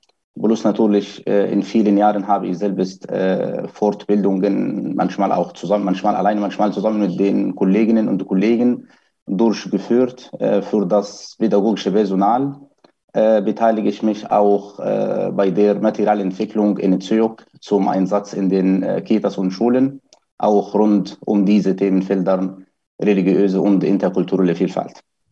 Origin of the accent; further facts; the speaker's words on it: Egypt; moved away as an adult; now in Germany; Ursprünglich stamme ich aus Ägypten, ein weites Land jetzt von Deutschland irgendwie. Und ich habe dort Germanistik studiert, also dort geboren, aufgewachsen und als erwachsener Mensch nach Deutschland gekommen. Erstmal 2006